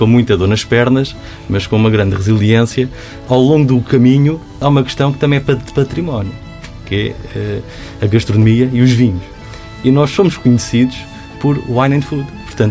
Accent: Portugal; faz parte de nós, da nossa essência enquanto portugueses

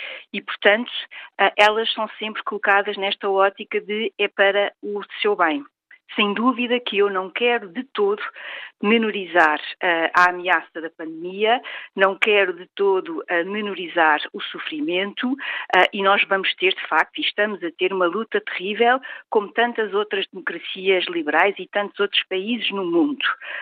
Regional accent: Portugal; a nossa história enquanto portugueses implica uma ditadura terrível que tivemos no século XX

